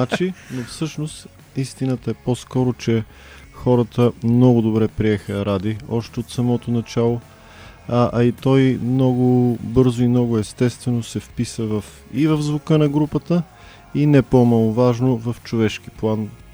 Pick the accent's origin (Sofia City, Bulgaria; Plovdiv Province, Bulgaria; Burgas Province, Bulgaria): Plovdiv Province, Bulgaria; Plovdiv; Аз съм половин пловдивчанин.